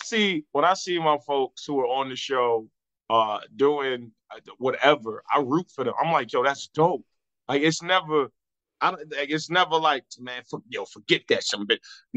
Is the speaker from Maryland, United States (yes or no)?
no; Virginia Beach, Virginia, United States; I was down there in Virginia Beach, my hometown, and I was doing a show and all my family came out